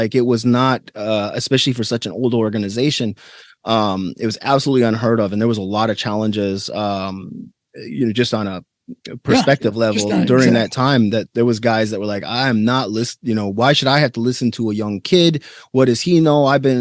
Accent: Minnesota, United States; Rural Minnesota.

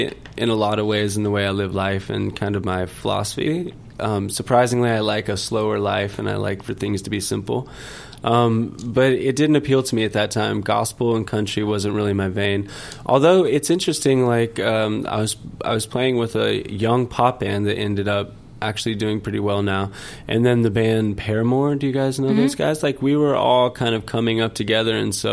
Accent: Nashville, Tennessee, United States; I grew up in Nashville, so I went to Belmont University.

